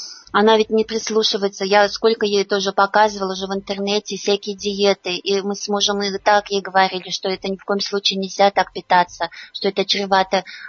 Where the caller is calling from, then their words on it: Nizhnekamsk, Tatarstan, Russia; Я звоню вам из Нижнекамска